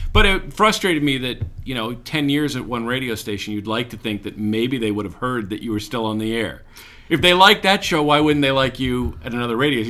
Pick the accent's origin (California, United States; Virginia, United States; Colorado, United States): California, United States; Los Angeles; I grew up in Los Angeles, so there wasn't a lot of rodeos going on in L.A. But I did live near the fairgrounds